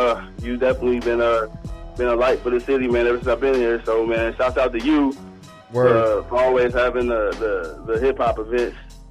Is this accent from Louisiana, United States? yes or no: no; Atlanta, Georgia, United States; also born or lived in Flint, Michigan / California; now in Nashville, United States; Moved here from Atlanta. I am from Flint, Michigan. Raised in Atlanta for the most part. We all went back and forth from Flint, Michigan to Atlanta.